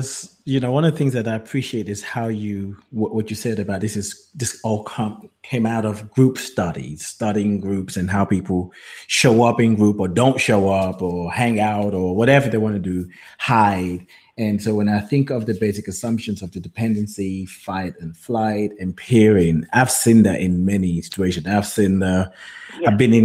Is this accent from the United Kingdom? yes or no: yes; England, United Kingdom; born there; also born or lived in United States; even though I was born in England, I've been in America, so coming back, they hear the slight American accent.